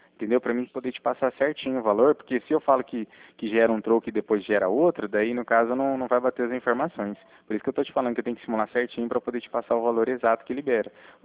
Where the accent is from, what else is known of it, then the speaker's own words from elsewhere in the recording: Cornélio Procópio, Paraná, Brazil; Eu sou de Cornélio Procópio do Paraná.